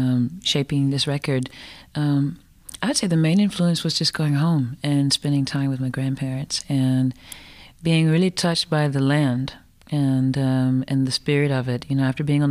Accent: Georgia, United States; because we're both from Georgia

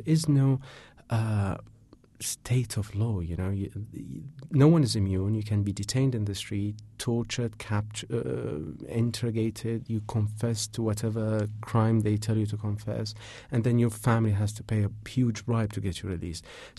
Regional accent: Iraq; So I was Iraqi. I grew up in Iraq all my life. I'm Iraqi. I speak the language

